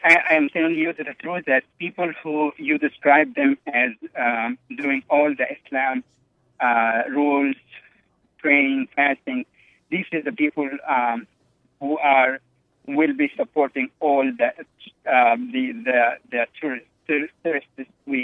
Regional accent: Egypt; I grew up in Egypt.

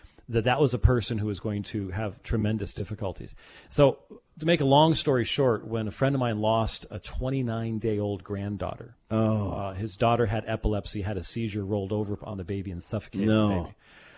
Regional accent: Scotland, United Kingdom; I'm a Scotsman.

